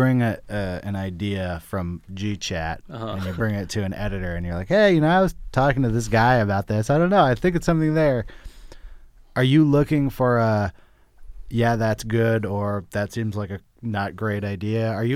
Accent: California, United States; We're both from that era. We're both from the Bay Area.

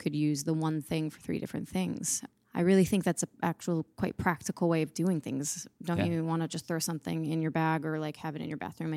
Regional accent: Detroit, Michigan, United States; Oh yeah. I would definitely say my work ethic. Mm. Strong from Detroit.

